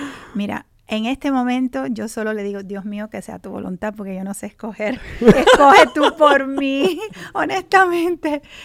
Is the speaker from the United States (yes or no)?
yes; Pennsylvania, United States; born there; vivía en Pensilvania, donde yo nací